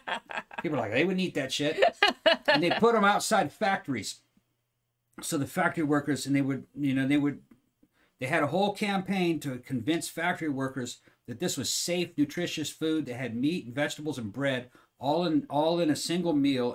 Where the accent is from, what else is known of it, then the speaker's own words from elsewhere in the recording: California, United States; some of the mom-pa pizzerias that I grew up with in California, man, were fantastic